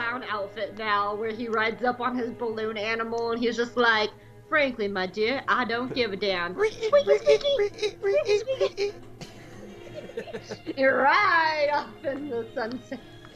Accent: the South, United States; accent: Southern; I'm from the South, and that was a terrible Southern accent I just did.

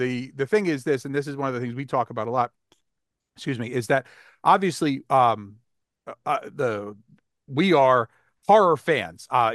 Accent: Brewster, New York, United States; That's where we're from. We're from Brewster.

